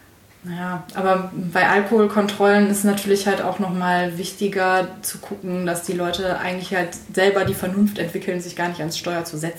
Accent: Mönchengladbach, North Rhine-Westphalia, Germany; Und ich komme halt aus Mönchengladbach, ich bin halt auch irgendwie mit Fußball so mehr oder weniger aufgewachsen

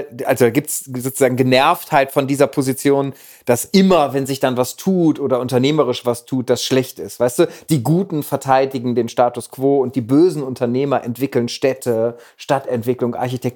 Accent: West Germany, Germany; ich bin so klassisch westdeutsches Kind.

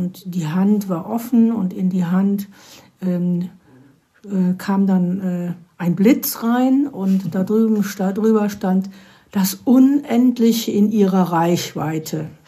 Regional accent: Remscheid, North Rhine-Westphalia, Germany; Sie wohnte in meiner Heimatstadt Remscheid, genau gegenüber dem Remscheider Stadttheater

